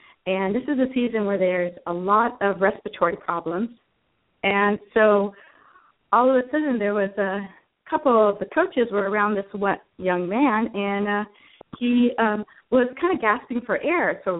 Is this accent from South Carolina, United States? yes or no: no; Arizona, United States; I'm from Arizona.